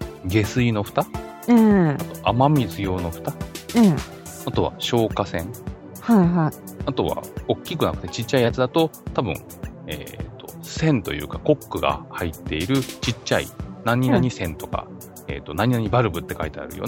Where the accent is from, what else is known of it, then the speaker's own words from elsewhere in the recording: Isesaki, Gunma, Japan; 私の実家は伊勢崎市っていうところがあって